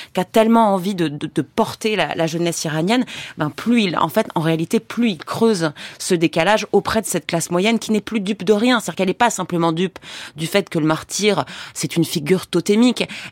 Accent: Egypt; also born or lived in Pakistan; j'ai grandi en Égypte, dans des dictatures militaires, ensuite au Pakistan.

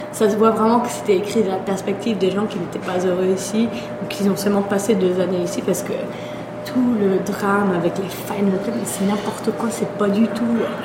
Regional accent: Germany; Moi, j'habite en Allemagne. Je suis allemande, mais ma mère est française, c'est pour cela que je parle français.

